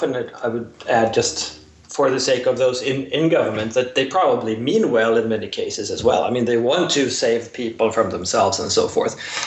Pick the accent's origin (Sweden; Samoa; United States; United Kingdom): Sweden; English is a second language; as would be the case in, for instance, Sweden, my home country, they don't have 5 weeks of paid vacation